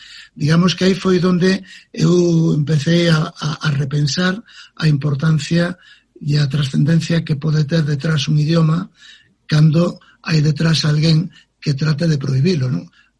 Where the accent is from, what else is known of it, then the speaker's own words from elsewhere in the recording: Galicia, Spain; first language Galician; son un neno galego parlante, son un producto da aldea, non? Os meus pais falaban o galego, falaron sempre, nunca me falaron castelán, por lo tanto, digamos que son galego falante